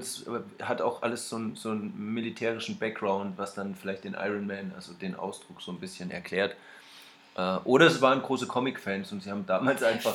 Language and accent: German; Swabia, Germany; aber ich als Schwabe bin da immer